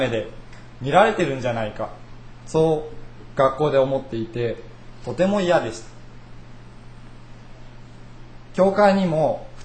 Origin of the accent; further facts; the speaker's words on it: Kochi, Japan; born there; 私は高知生まれなんです。 今は実家は北海道にあるんですけれども、